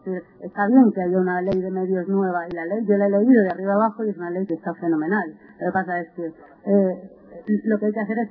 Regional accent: Argentina; porque soy argentina

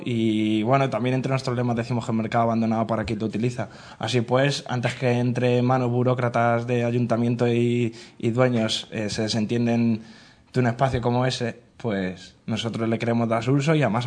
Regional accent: Leganés, Community of Madrid, Spain; Que también somos de Leganés, vamos.

